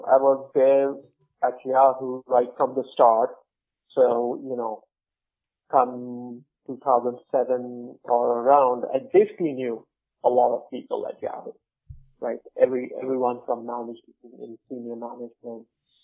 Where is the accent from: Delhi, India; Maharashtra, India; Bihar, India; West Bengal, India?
Maharashtra, India; Mumbai; moved away as an adult; now in United States; So I was born and brought up in Bombay, now known as Mumbai. I did my bachelor's from Mumbai. I then came to the U.S. to do my master's from SUNY Stony Brook in computer science.